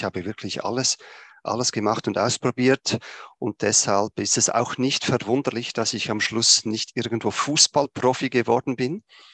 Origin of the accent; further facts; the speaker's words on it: Switzerland; accent: Swiss dialect; Ich hoffe, ihr versteht mich und mein Dialekt. Wie man gut hört, komme ich aus der Schweiz, bin aktuell auch in der Schweiz.